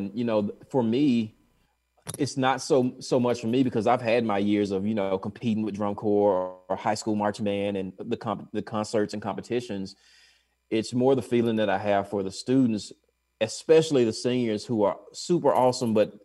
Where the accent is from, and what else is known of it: Tennessee, United States